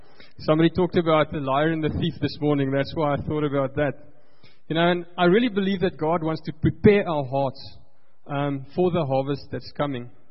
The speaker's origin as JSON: {"language": "English", "region": "Free State", "country": "South Africa", "said": "I come from the Free State, okay?"}